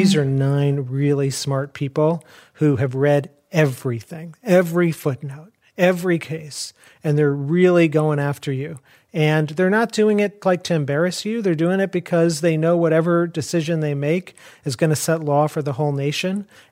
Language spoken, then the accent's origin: English; Chicago, Illinois, United States; Okay, so I grew up in Chicago. My parents came from India the year before I was born.